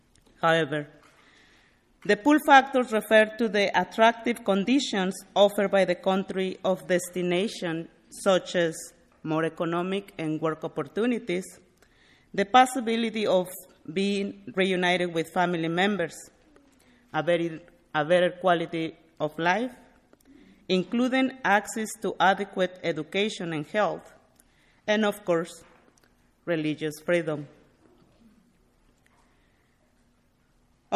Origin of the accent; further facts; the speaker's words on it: Aguascalientes, Mexico; now in Goshen, United States; I'm from Mexico. My hometown is Aguascalientes. I arrived here in Goshen in 1998. I settled here, and since then, I have lived in the same house on 13th Street.